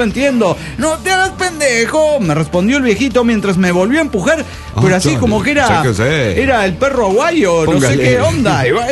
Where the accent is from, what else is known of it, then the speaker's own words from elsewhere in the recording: Mexico City, Mexico; del DF mexicano.